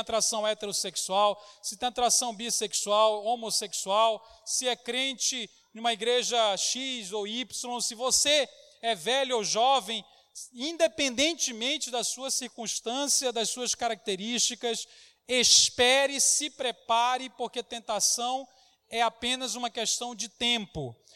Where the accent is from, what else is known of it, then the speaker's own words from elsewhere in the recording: Belém, Pará, Brazil; also born or lived in Belo Horizonte; now in São Paulo, Brazil; Eu moro em São Paulo, recém-mudado, morava em Belo Horizonte, mas sou natural de Belém, do Pará, terra da … de Jesus Cristo